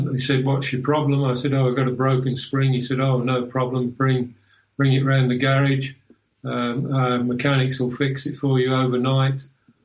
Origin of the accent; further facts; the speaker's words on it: United Kingdom; being British, got out the teapot and had a cup of tea